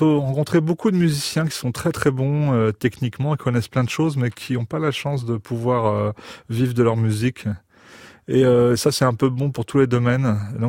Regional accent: Paris, Île-de-France, France; J'ai grandi à Paris. Je suis d'une famille normande, mais j'ai grandi à Paris.

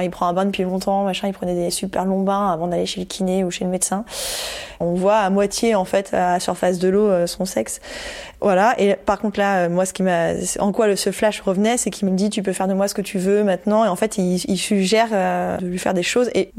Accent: La Bohalle, Pays de la Loire, France; Et on a grandi à La Boale, à une quinzaine de kilomètres d'Angers, sur les bords de Loire, un charmant petit village.

